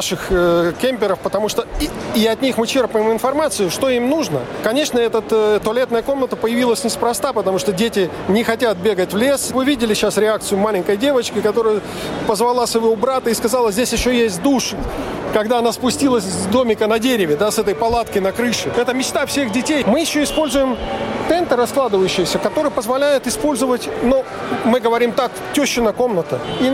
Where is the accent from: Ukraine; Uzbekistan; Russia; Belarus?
Ukraine; Мы приехали к вам из Украины.